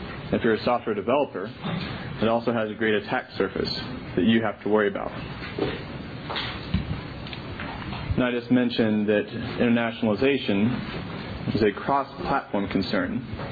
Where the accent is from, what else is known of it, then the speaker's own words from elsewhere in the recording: United States; I'm from the United States, and I speak in a language that has a very limited alphabet, 26 letters, 10 numbers, and so on.